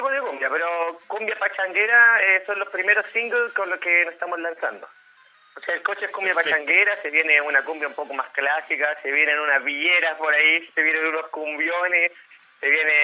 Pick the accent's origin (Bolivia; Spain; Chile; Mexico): Chile; Santiago, Santiago Metropolitan Region; Todos somos de Santiago. Hay unos chiquillos de Buin, La Florida, pero todos de acá de Santiago, Santiago Centro.